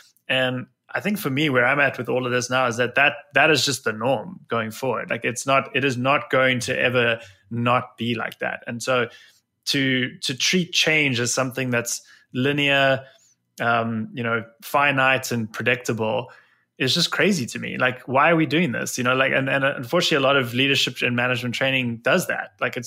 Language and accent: English; South Africa; growing up in South Africa.